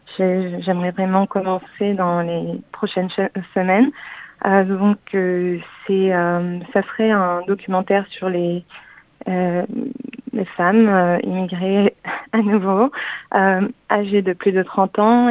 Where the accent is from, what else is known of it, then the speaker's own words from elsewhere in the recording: Casablanca, Casablanca-Settat, Morocco; moved away as an adult; also born or lived in Paris; now in Sydney, Australia; Je suis née au Maroc, à Casablanca, et j'ai vécu entre... à Casa et Paris, et à l'âge de 18 ans, j'ai fait des études de marketing à Paris, et vers 22 ans, j'ai décidé de venir à Sydney